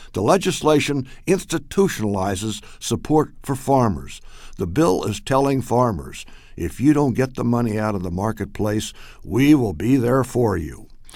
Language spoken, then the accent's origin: English; Illinois, United States; a comprehensive study out of my home state, University of Illinois.